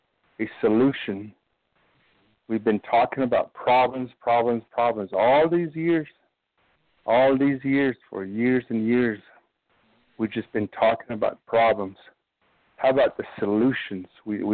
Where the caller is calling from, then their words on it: Pinon, Arizona, United States; I'm calling from Pinon.